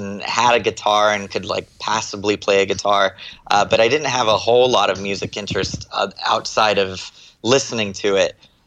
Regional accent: Texas, United States; born there; also born or lived in Florida / California; I was born in Texas. And my family moved around a lot. We moved to Florida for a while and then moved to California.

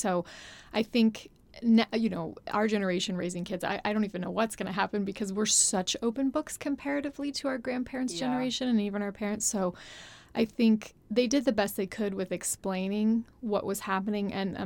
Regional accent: San Jose, California, United States; My family grew up in San Jose. I was born in San Jose. So Bay Area, definitely.

